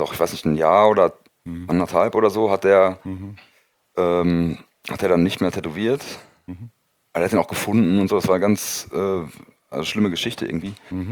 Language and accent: German; Olpe, North Rhine-Westphalia, Germany; Ich komme ja aus der Ecke auch.